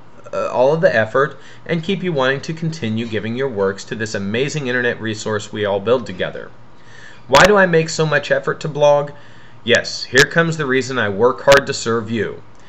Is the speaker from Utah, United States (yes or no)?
no; Kansas, United States; I promise that although I am from Kansas